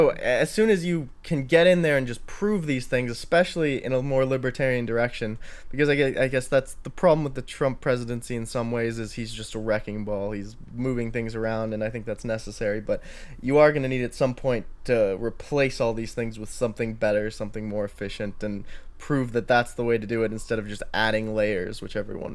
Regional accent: California, United States; And it seems like in California, growing up in California, it's a very similar case probably to New York

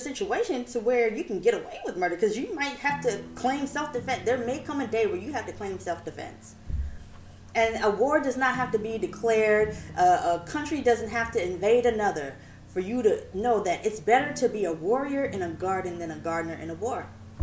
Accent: Atlanta, Georgia, United States; now in New York, United States; I grew up in East Atlanta.

